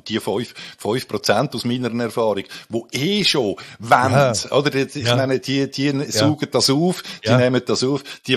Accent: Switzerland; Wir sind ja Schweizer.

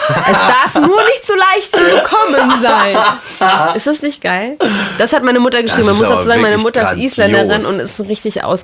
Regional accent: United States; out of my league, wie ich als Amerikanerin sagen soll

